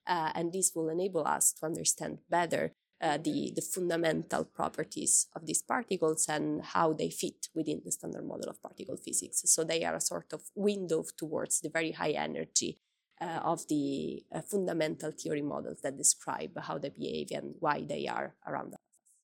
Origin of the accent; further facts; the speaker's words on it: Italy; I come from Italy. I'm based in Ferrara, which is a little town in between Padua and Bologna, if you know more or less where they are in Italy, northeastern part of Italy.